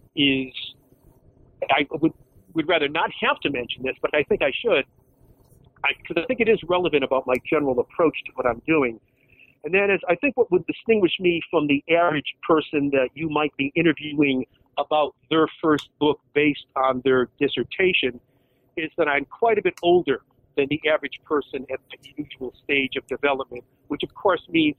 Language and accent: English; Connecticut, United States; now in Rochester, United States; I'm originally from Connecticut, but I now live in Rochester, New York.